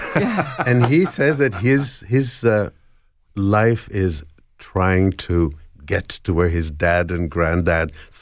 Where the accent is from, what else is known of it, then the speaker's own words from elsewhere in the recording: Israel; And then, of course, growing up in Israel with a Hungarian teacher.